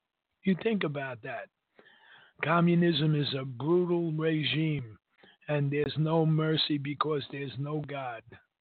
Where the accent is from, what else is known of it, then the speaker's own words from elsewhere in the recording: New York City, New York, United States; I grew up in Harlem, Upper Harlem.